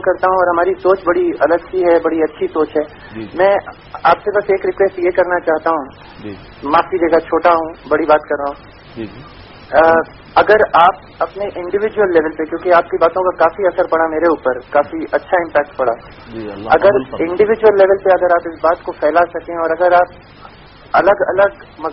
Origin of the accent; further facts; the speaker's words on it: Pune, Maharashtra, India; now in Hyderabad, India; جی میں حیدرآباد سے بول رہا ہوں، میں ایکچولی پونا سے ہوں.